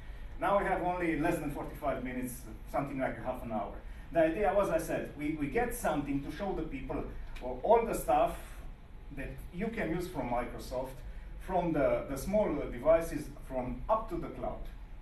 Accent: Romania; I'm an MVP from Romania.

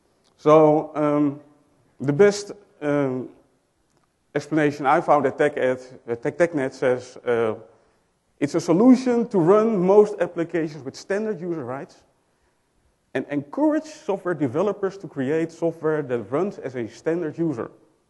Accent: Netherlands; English is a second language; I'm from the Netherlands, so excuse me for my accent, I can't help it.

